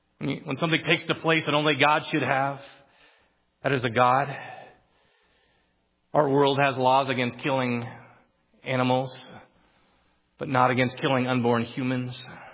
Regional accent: Philippines; But in the land that I grew up in the Philippines, insects swarm.

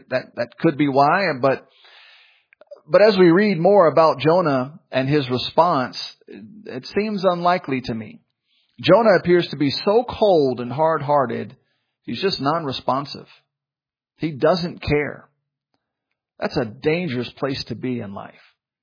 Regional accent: Memphis, Tennessee, United States; I grew up in Memphis, Tennessee. We've been through tornadoes.

